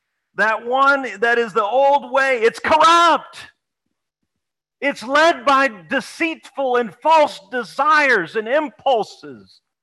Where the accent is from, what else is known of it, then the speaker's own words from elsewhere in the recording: the South, United States; This is one I grew up hearing. He jumped on that like a hen on a June bug. I was raised in the South.